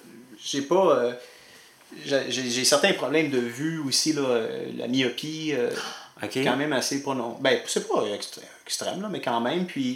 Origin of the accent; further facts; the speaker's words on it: Dorval, Quebec, Canada; also born or lived in Lachine; Dans le fond, j'ai demeuré bonne partie de mon enfance à Dorval, en fait. Mais l'hôpital qu'on avait été, que je suis né, c'est à celle de la Chine.